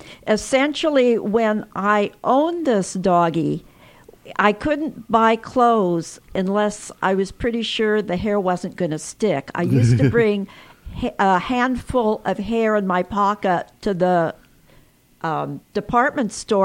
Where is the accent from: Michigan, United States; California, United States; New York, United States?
California, United States; San Francisco; I grew up in San Francisco and we rented.